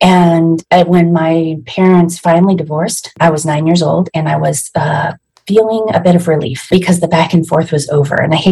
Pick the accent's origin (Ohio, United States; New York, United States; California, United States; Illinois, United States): California, United States; I am 45 years old, and I'm from California.